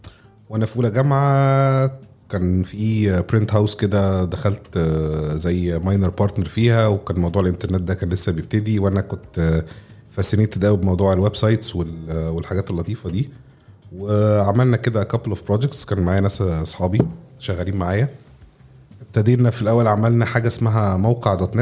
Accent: Egypt; لما كان بقى في إنترنت عندنا في مصر حاجة كانت لطيفة جدا

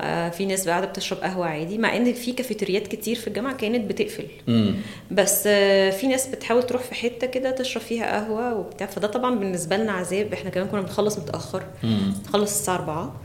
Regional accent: Alexandria, Alexandria Governorate, Egypt; احنا من اسكندريه لا الناس كلها بتروح النادي تلعب كوره

